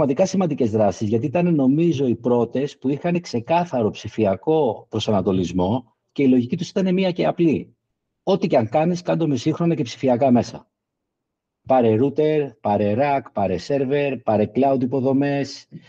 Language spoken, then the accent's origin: Greek; Greece; νομίζω σαν Έλληνες το κάνουμε καλά και φιλόξενοι είμαστε